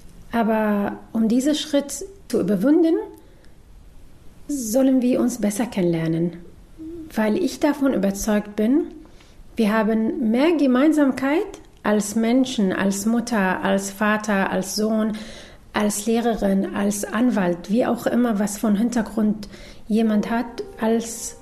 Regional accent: Syria; German is a second language; now in Germany; Ich komme aus Syrien und ich lebe in Deutschland seit 12 Jahren.

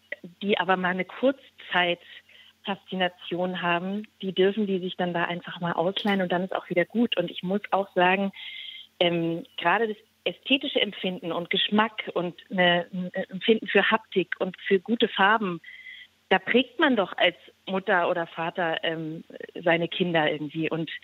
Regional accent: Berlin, Germany; ich komme aus Berlin, da gab es diese Sachen auch.

